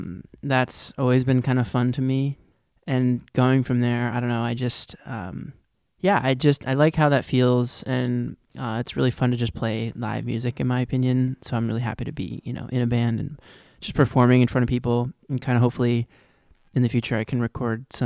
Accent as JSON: {"language": "English", "region": "California", "country": "United States", "said": "But I'm from Southern California and this is in Northern California, and I'm going, you know, to university."}